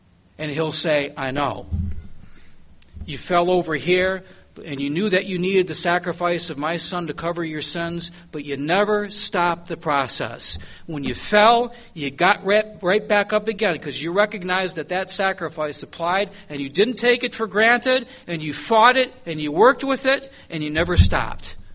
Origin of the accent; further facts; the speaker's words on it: Tennessee, United States; I'm from Tennessee, a volunteer.